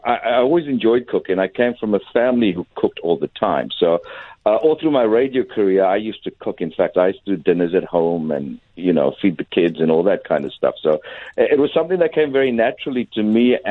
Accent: Durban, KwaZulu-Natal, South Africa; I am from Durban originally

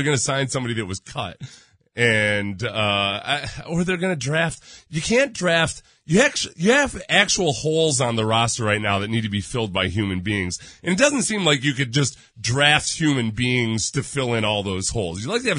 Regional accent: Ireland; as an Irish immigrant, yeah. Well, an immigrant from Ireland, as an Irish immigrant

